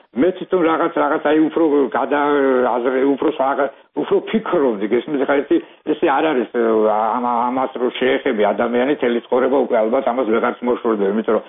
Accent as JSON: {"language": "Georgian", "town": "Tsinandali", "region": "Kakheti", "country": "Georgia", "tie": "born or raised there", "said": "მე ბავშვობა წელი კახეთში მაგ გატარებული და ჩემი იყო წინანდლი და წელი ჩემი ბავშვობა წინანდალში მაგ გატარებული"}